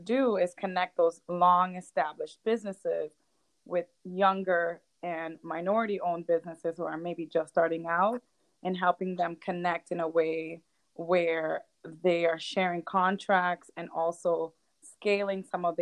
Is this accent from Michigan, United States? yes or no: no; Lawrence, Massachusetts, United States; now in Boston, United States; I'm from Lawrence, so it first started as a community organizer in Lawrence, and I helped run the current mayor's campaign while I was there. Then I moved to Boston for grad school.